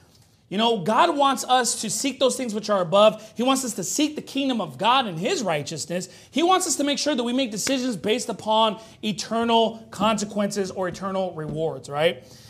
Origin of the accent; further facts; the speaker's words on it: United States; yes, you know, I was born here. Yes, I'm an American